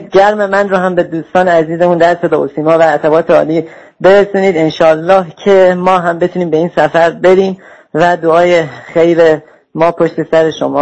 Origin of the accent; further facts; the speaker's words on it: Mashhad, Razavi Khorasan, Iran; من از مشهد هستم